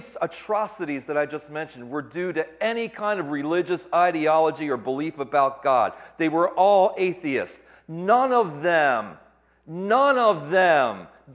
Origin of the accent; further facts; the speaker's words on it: United States; I'm starting to feel good that I'm an American.